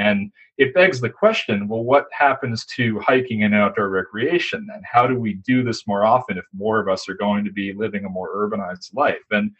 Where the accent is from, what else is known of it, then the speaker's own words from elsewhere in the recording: Winchester, Massachusetts, United States; I grew up in Winchester, about 10 minutes outside of Boston, connected by commuter rail.